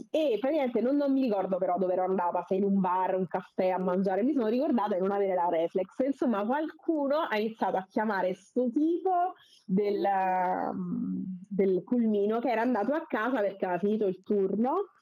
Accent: Naples, Campania, Italy; Io sono napoletana e comunque per me il sud del mondo è sicuramente la parte che mi emoziona di più.

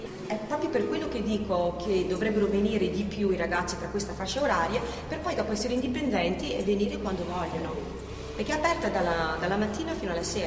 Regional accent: United States; Io sono americana, quindi ho cercato di importare un po' di cose dagli Stati Uniti

